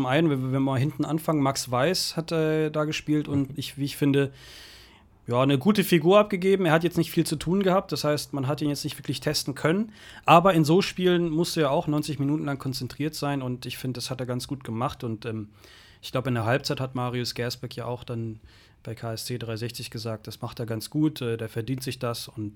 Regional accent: Croatia; weil ich habe ja darauf geachtet, so dass mein Heimatland spielt. Wir sind in den Final Four der Nations League und natürlich für die Kroaten ist das ein super Erfolg, so klein wie wir sind.

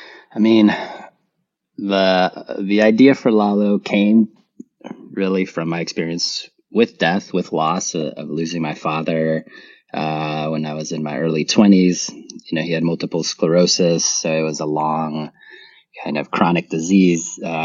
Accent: Barranquilla, Atlántico, Colombia; also born or lived in Brazil; I was born in Brazil. My family was living there at the time. And then my mom wanted to move back home, and she's from Colombia. My father was from Bolivia. So I lived in Colombia up until the time I was maybe 6 years old.

